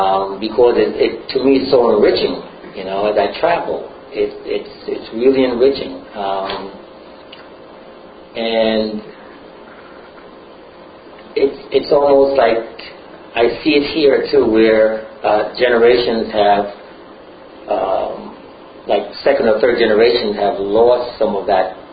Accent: Brooklyn, New York, United States; accent: Brooklyn; And I broke into my straight Brooklyn accent.

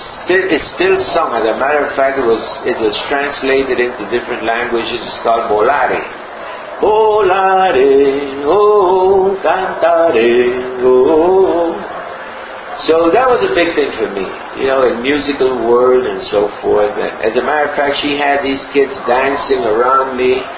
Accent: Colón, Panama; I came over from Panama, from Cologne to Panama every day. I had to commute.

